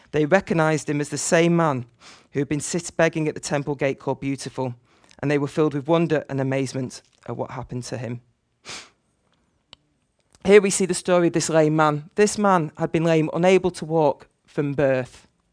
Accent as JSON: {"language": "English", "town": "Manchester", "region": "North West England", "country": "United Kingdom", "tie": "born or raised there", "lives_now": "Liverpool, United Kingdom", "said": "You might say that's because I grew up in Manchester, and that's a different city. But even when I moved to Liverpool"}